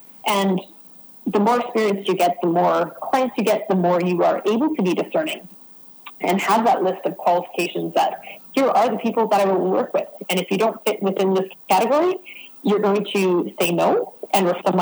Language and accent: English; Canada; Sorry, I'm Canadian, so I say niche instead of niche.